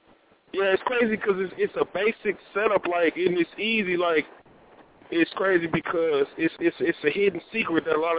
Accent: Milwaukee, Wisconsin, United States; I'm from Milwaukee. We got guitar centers.

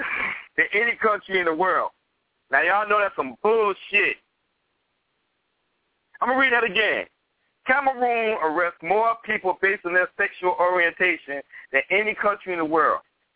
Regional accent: Georgia, United States; don't understand, you know, my dialect too good. They think I'm from the islands, and really I'm not. I'm from Georgia. But anyway, that's just how we talk here. A lot of us do.

